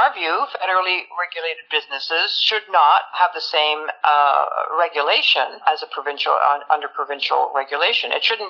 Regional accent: Quebec, Canada; So the worry that we should have in Quebec is being, as English-speaking Quebecers, a second-class citizens.

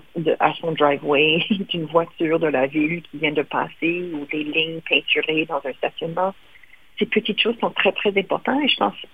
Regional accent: Windsor, Ontario, Canada; Même ma ville natale de Windsor

